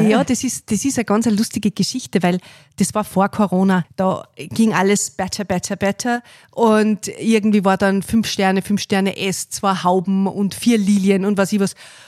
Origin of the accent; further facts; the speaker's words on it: Vilsmoos, Austria; moved away as an adult; Ich komme aus Vilsmoos